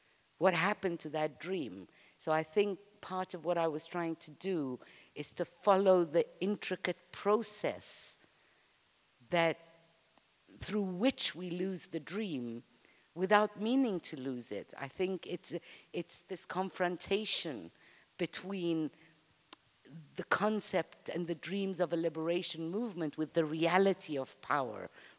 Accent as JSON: {"language": "English", "country": "Egypt", "said": "I'm Egyptian, and in Egypt we spent many, many years saying"}